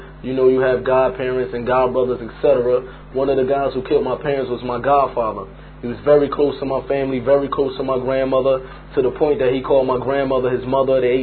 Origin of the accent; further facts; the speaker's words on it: Newark, New Jersey, United States; born there; I was born in Newark, New Jersey, to an African-American father and a Puerto Rican and Cuban mother.